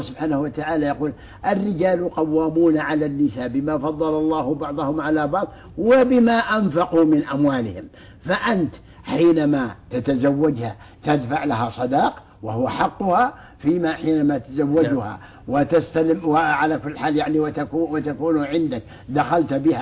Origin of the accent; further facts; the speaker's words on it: Saudi Arabia; غير بلادنا السعودية